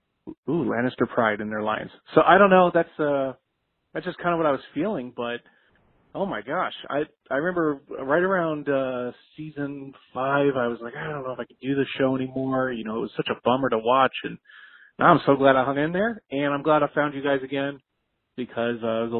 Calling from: Michigan, United States; I'm calling from Michigan.

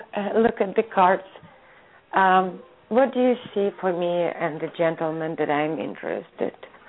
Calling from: California, United States; I'm calling from California.

